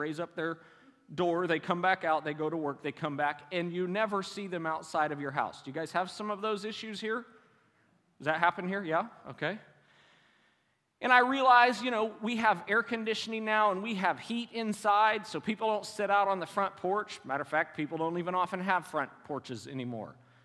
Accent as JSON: {"language": "English", "town": "Decatur", "country": "United States", "said": "I come from Decatur. I have a little hobby farm that we get to enjoy."}